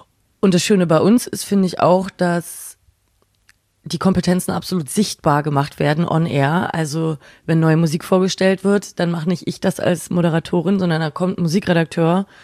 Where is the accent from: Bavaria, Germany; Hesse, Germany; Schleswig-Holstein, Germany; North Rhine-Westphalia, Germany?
Bavaria, Germany; Nuremberg; Und ich wollte sowieso immer nach Berlin, ist auf jeden Fall größer und hat einen krasseren Radiomarkt als Nürnberg, wo ich herkomme.